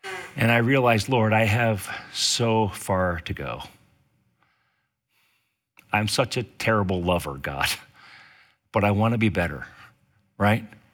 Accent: West Virginia, United States; born there; I was born in West Virginia. I am a hillbilly.

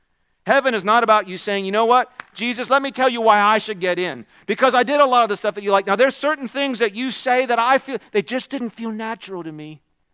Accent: United States; I know what a mile is. Most of the rest of the world doesn't, but I'm an American, so I know what a mile is.

